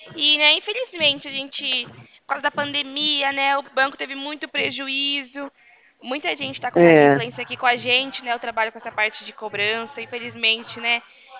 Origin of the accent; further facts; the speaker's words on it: Rio Claro, São Paulo, Brazil; Eu sou de Rio Claro.